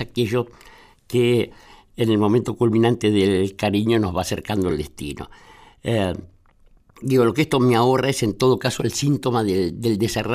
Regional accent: Buenos Aires, Argentina; yo soy un tipo de ciudad, yo nací en Barracas, nací en Martí García Montes de Oca, he vivido el grueso de mi vida en dentro de los confines de la ciudad de Buenos Aires

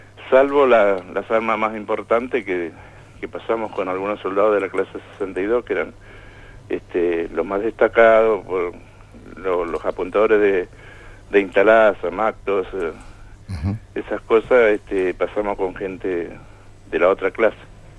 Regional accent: Corrientes, Argentina; Yo soy correntino.

